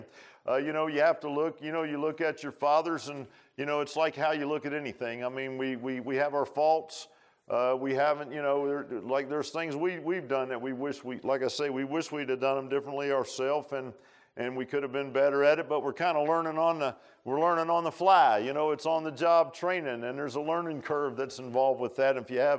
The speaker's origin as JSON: {"language": "English", "town": "Key West", "region": "Florida", "country": "United States", "tie": "born there", "said": "And so as I was born in Key West, man, they didn't have everything that maybe they had up in a bigger place."}